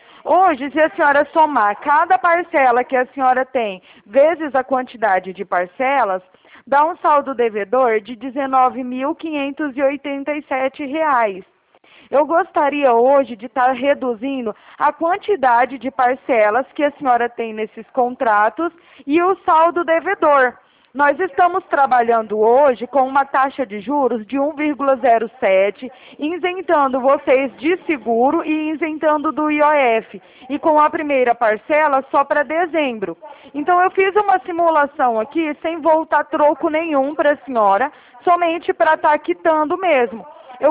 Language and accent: Portuguese; Araraquara, São Paulo, Brazil; eu sou aqui de Araraquara, São Paulo também.